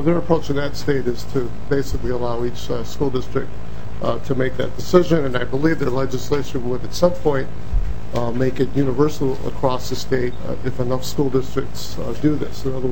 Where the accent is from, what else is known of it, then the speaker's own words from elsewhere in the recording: Chicago, Illinois, United States; I grew up in Chicago